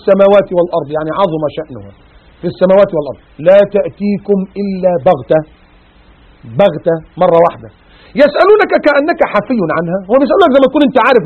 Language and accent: Arabic; Egypt; ده احنا شفنا منها نموذج مصغر كده في الزلزال اللي كان حصل في اوائل في التسعينات عندنا في مصر